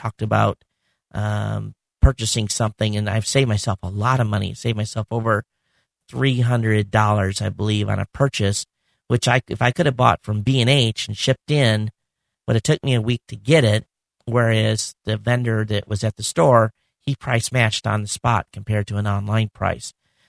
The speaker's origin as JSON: {"language": "English", "region": "Hawaii", "country": "United States", "said": "And I didn't tell him I was from Hawaii, and I thought, well, this is kind of cool."}